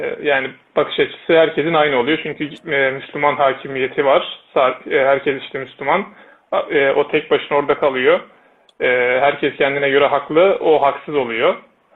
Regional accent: Gümüşhane, Turkey; now in Istanbul, Turkey; mekatronik mühendisiyim. İstanbul Bağcılar'da yaşıyorum. Memleketim de Gümüşhane.

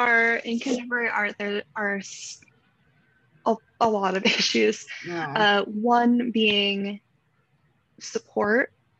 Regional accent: Utah, United States; And so I grew up in Utah and I grew up going to the desert and spending a lot of time in the desert.

